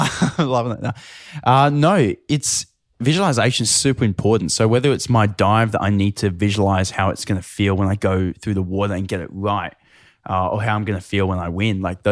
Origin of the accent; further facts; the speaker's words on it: Newcastle, North East England, United Kingdom; So I grew up in Newcastle